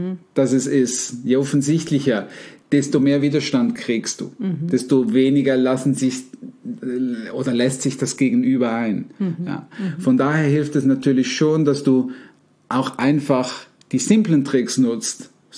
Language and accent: German; Winterthur, Zurich, Switzerland; dass sie da auch in Winterthur, wo ich aufgewachsen bin, sich bewegt.